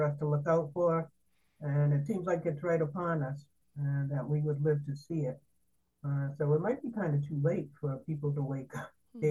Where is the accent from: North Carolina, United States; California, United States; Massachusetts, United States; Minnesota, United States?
Massachusetts, United States; Mashpee; As a child, I grew up in Mashpee where there were only tribal members there.